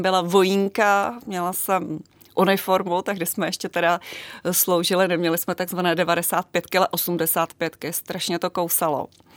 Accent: Vimperk, South Bohemian Region, Czechia; pocházím z Vimperka, z vojenského města. A protože už jsem ročník 70

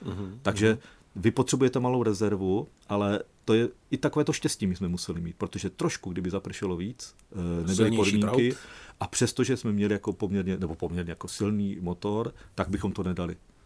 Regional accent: Kostelany nad Moravou, Zlín Region, Czechia; O to víc, že jsem z Moravy. A vlastně vyrostl jsem v Kostelnech nad Moravou

